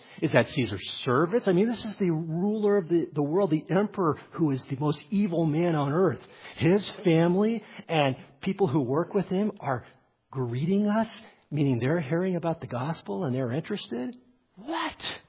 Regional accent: Los Angeles, California, United States; I grew up in the Los Angeles area.

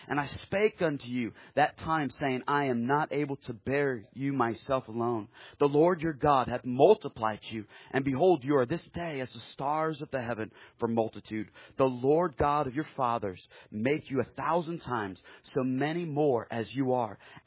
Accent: Fresno, California, United States; I grew up in Fresno, California, which is right in the middle of California. And it's as close to conservative California as you can get.

